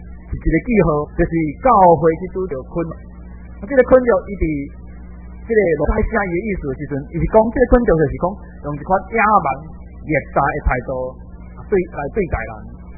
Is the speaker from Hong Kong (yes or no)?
no; Taiwan; 因为我们都台湾人那时候开始都跟日本人的习惯